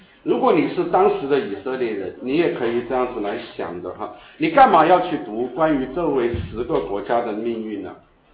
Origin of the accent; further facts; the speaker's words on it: Sichuan, China; 就像我们四川人常讲一句话，恶人只有恶人疑